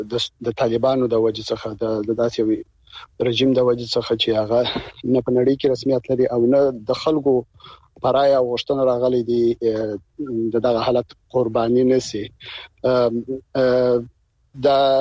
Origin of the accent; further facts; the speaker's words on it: Afghanistan; زه د افغانستان د یو وګړي په توګه باندې زه خپل دې ته ډېر امیدوار نه یم